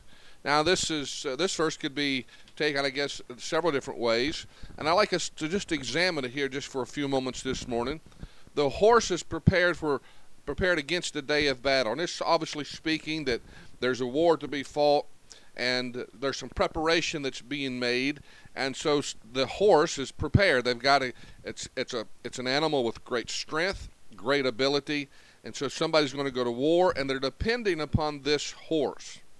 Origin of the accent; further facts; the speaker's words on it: United States; I am absolutely thankful and grateful that I am an American citizen, and I am proud to be an American.